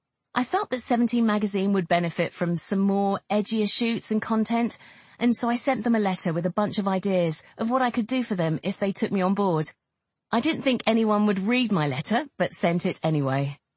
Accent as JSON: {"language": "English", "country": "Greece", "tie": "born or raised there", "said": "Since I was a little girl, back in my hometown in Greece, I was interested in fashion."}